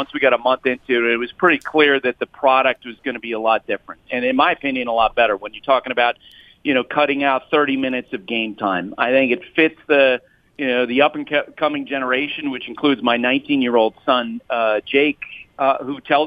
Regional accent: Vermont, United States; And look, I come from Vermont, where of course Ben and Jerry's, it's the home of Ben and Jerry's

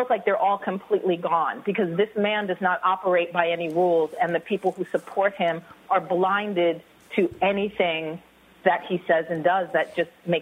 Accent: New York City, New York, United States; I'm actually from New York City originally.

